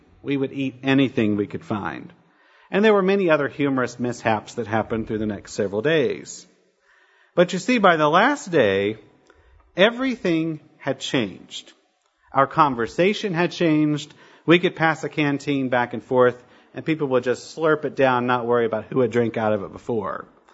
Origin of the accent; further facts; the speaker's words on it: Kentucky, United States; Our differences were very obvious. I was from Kentucky, which was a strike against me.